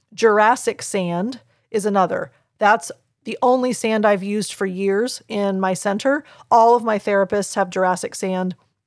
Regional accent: Clearwater, Florida, United States; also born or lived in Dunedin; I was born in Dunedin Hospital, but my home, like my first home that I lived in was in Clearwater.

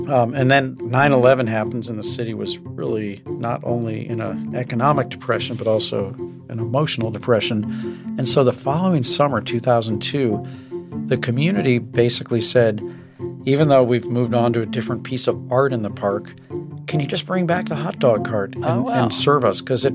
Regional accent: St. Louis, Missouri, United States; it was basically just going into my own memory bank from growing up in St. Louis, all the things that I used to love doing.

